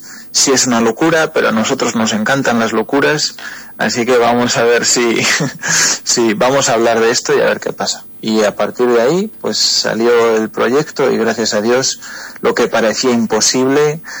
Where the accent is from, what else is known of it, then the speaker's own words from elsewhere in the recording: Spain; Entonces yo, que soy de allí, de España